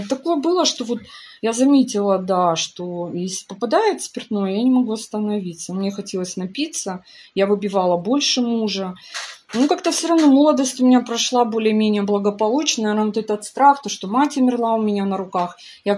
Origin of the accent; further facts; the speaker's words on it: Vladikavkaz, North Ossetia–Alania, Russia; Я жила, родилась в Владикавказе, в Северной Осетии. Городок был маленький